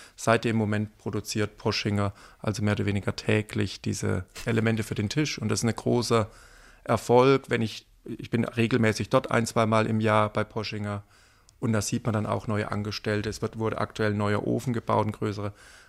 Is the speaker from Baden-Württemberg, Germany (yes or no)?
yes; Bad Mergentheim, Baden-Württemberg, Germany; Ich bin in Bad Mergentheim aufgewachsen, sehr ländlich aufgewachsen, im Ort Neunkirch mit 800 Einwohnern